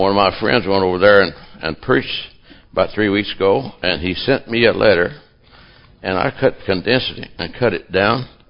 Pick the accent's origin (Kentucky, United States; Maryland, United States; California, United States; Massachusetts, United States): Kentucky, United States; And so, I was raised in Kentucky.